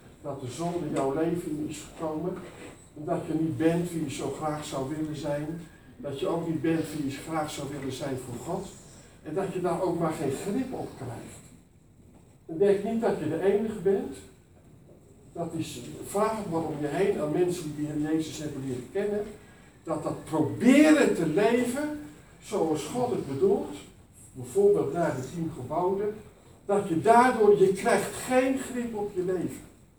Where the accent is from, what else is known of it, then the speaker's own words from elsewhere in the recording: Gelderland, Netherlands; Ik moet zeggen, ik kom van de Veluwe.